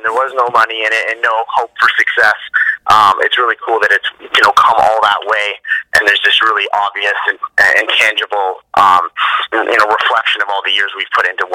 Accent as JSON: {"language": "English", "country": "Canada", "said": "And if and when they do find out we're Canadian"}